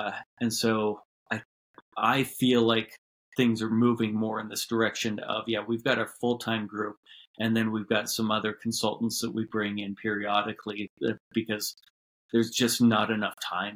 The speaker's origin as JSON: {"language": "English", "town": "Calgary", "region": "Alberta", "country": "Canada", "tie": "born or raised there", "said": "My step just before that was working with the University of Calgary men's basketball team in my hometown."}